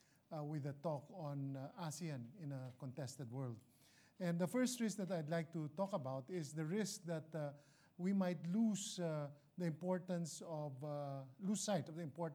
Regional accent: Philippines; in my home country, I'm glad that the current administration is continuing to reform

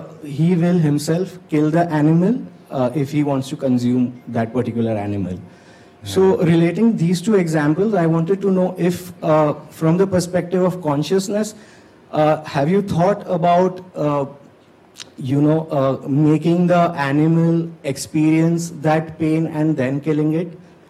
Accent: India; So we in India are a multicultural society where animal slaughter generally takes place in two ways.

